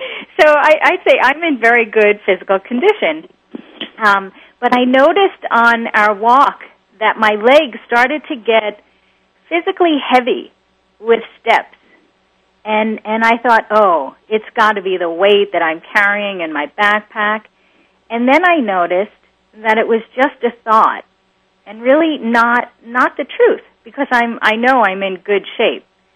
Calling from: Brooklyn, New York, United States; I'm calling in from Brooklyn, and I just finished reading your book, Richard

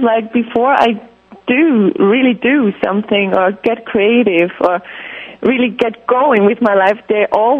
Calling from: Switzerland; From Switzerland.

